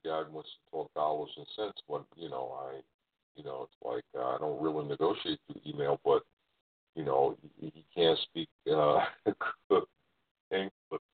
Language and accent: English; New York City, New York, United States; I grew up in New York City, suburbs thereof, and went to college in New York